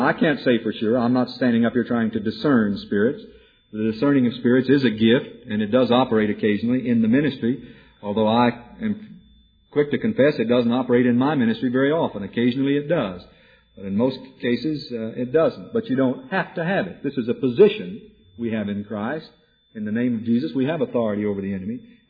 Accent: Wichita Falls, Texas, United States; we went down to a movie downtown in Wichita Falls, Texas. It was my hometown, same place that Aline Arnold's from.

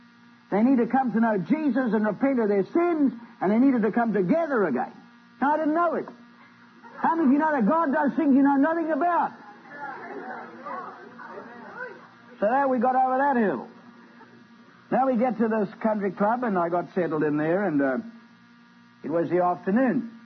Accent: Scotland, United Kingdom; And I'm Scottish, and I have to hold back too, you know.

